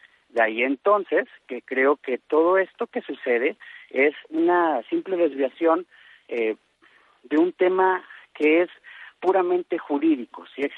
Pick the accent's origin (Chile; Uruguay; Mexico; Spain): Mexico; nos debería de preocupar e interesar a todos y cada uno como mexicanos